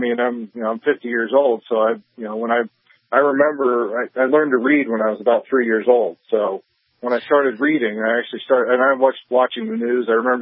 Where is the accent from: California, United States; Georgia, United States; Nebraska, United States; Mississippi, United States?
California, United States; now in Wyoming, United States; Now I want to mention that I'm from California originally, and I'm in Wyoming now.